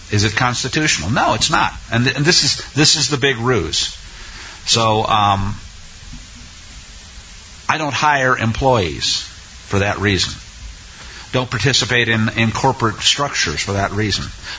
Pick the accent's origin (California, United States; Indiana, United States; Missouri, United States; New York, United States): Missouri, United States; born there; I was born in Missouri, the constitutional state, a long time ago.